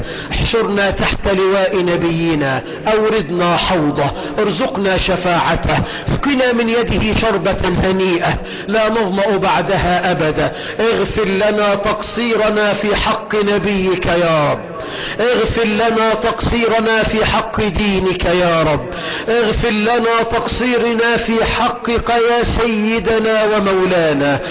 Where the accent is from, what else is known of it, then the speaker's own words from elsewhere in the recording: Egypt; اللهم اجعل بلدنا مصر أمنا أمانا، رخاء سخاء